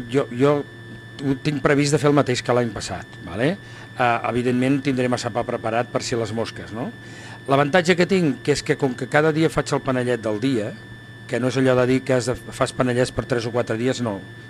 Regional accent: Tarragona, Catalonia, Spain; Som molt tarragonis, com tots, no? Però aquí a casa meva estimem molt la nostra ciutat, som molt de Tarragona

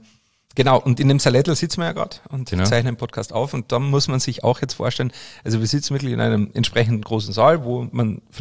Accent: Austria; für mich als Österreicher, der mitten aus dem Berg kommt

